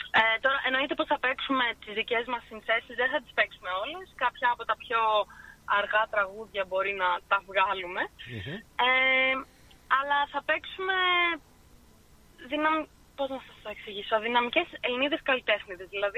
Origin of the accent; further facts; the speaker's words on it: Athens, Attica, Greece; Γιατί εγώ γεννήθηκα και μεγάλωσα στην Αθήνα.